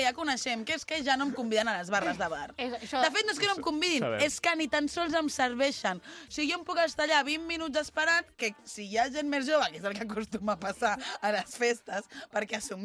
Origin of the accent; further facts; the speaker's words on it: Catalonia, Spain; soc del Garraf